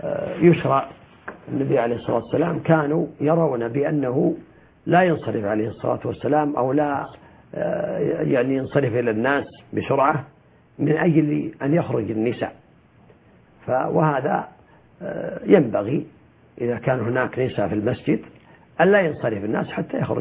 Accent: Saudi Arabia; كما هو عندنا في المملكة العربية السعودية

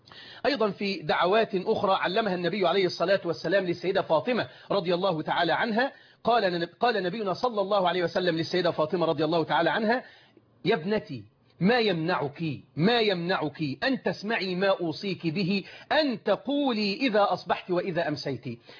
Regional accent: Egypt

